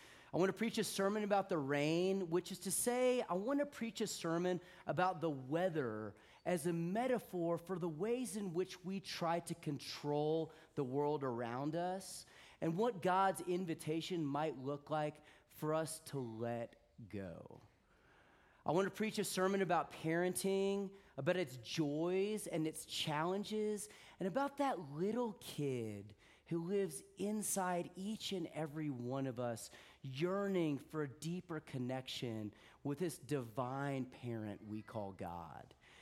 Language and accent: English; Deep South, United States; I grew up in the Deep South, and when I left the sunny southern climes for the chillier weather of New England